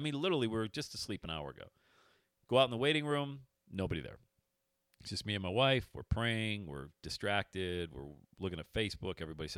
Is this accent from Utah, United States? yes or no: no; Cincinnati, Ohio, United States; 50% of the airway surgeries that are performed in the world are done right here in my hometown of Cincinnati, Ohio.